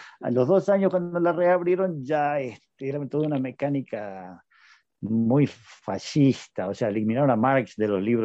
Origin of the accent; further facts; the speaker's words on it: Argentina; born there; nací en Argentina, estudié psicología, estudiaba psicología.